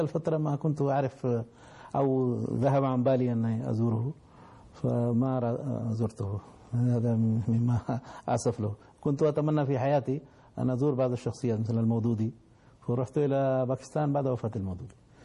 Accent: India; لكن أنا لما كنت أقول لهم أنا من الهند هم يقولون هندوستان فيفرحون

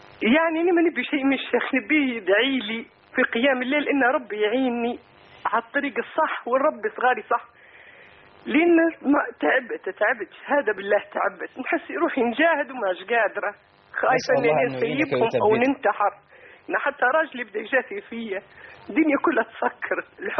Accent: Libya; من ليبيا.

